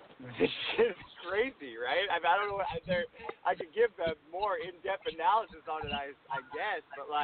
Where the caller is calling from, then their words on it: Los Angeles, California, United States; Los Angeles.